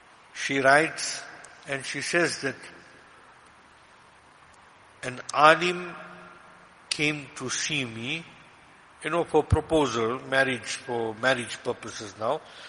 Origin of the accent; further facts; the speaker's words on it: South Africa; So as South African Muslims, we spoilt for choice.